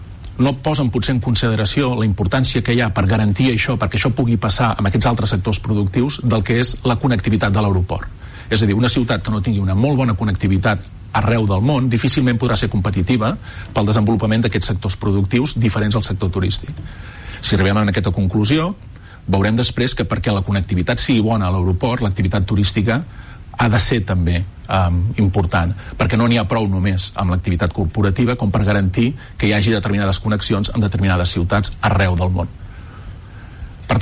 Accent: Tarragona, Catalonia, Spain; now in Barcelona, Spain; Jo sóc de Tarragona, però des de que treballo a la Generalitat visc a Barcelona

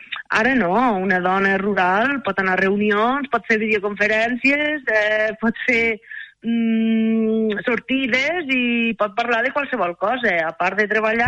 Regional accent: Almenar, Catalonia, Spain; Jo estic molt orgullosa de ser de poble. Jo soc d'Almenar i m'estimo molt el meu poble. I llavors, ser rural per mi és viure Almenar en un conjunt, en una comunitat, tota que és pagesa, que és agrícola

